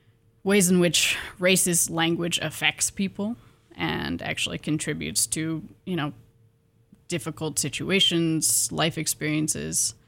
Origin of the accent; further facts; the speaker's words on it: Pullman, Washington, United States; I'm from Pullman, Washington, originally.